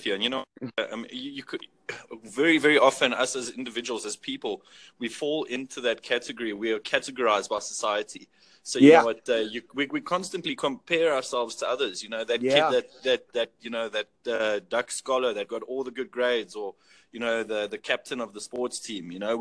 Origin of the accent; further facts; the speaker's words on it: Johannesburg, Gauteng, South Africa; I'm from South Africa